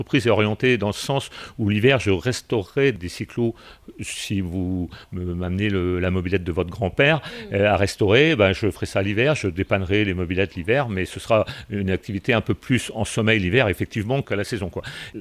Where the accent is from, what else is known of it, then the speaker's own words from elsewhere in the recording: Belle-Île-en-Mer, Brittany, France; J'ai commencé ma carrière ici, je suis originaire de Belle-Île.